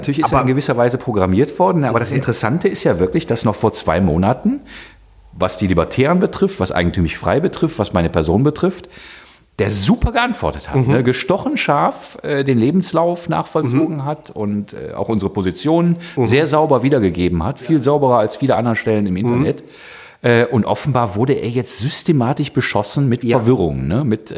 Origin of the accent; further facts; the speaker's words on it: Hamburg, Germany; born there; ich bin 67 in Hamburg geboren.